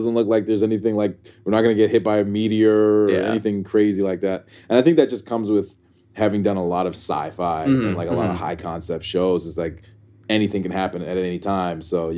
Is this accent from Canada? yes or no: yes; Canada; I'm from Canada